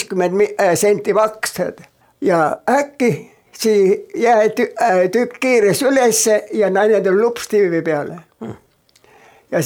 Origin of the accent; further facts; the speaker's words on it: Prassi, Hiiu County, Estonia; born there; Mina olen sündinud Hiiumaal, Emmaste vallas, Prassikülas. Ja minu isa oli põllumees ja tal oli 8 last. Ja mina olen kõige viimane nende hulgas.